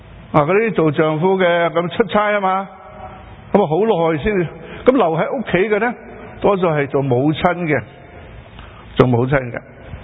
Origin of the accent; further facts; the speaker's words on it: China; 在古时呢，我们中国人一直到今天都是的，一家之主搵食